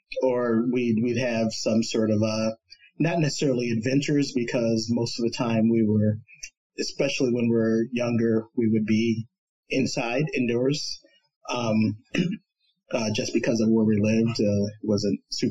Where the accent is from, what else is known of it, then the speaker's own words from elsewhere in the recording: Chicago, Illinois, United States; I grew up, born and raised in Chicago, south side of Chicago, like in the city.